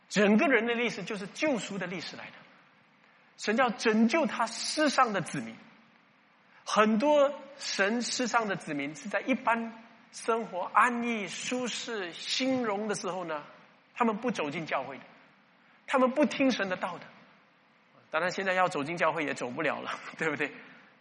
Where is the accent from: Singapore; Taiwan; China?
Singapore; 有些人说三个月之后，我们新加坡人可能说五月四号啊